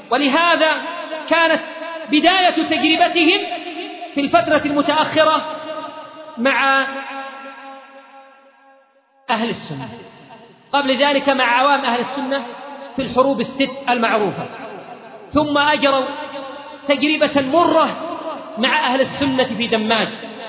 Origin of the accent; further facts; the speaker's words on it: Yemen; فهذا واجبنا كيمنيين بشكل أخص